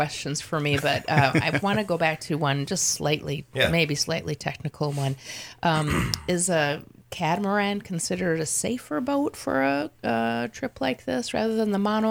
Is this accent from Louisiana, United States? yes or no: no; Minnesota, United States; However, growing up in Minnesota, I have tipped over a catamaran